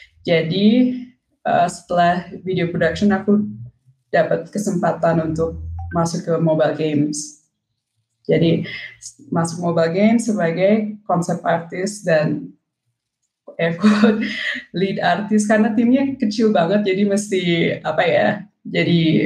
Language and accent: Indonesian; South Tangerang, Banten, Indonesia; moved away as an adult; Tangerang Selatan, dari BSD.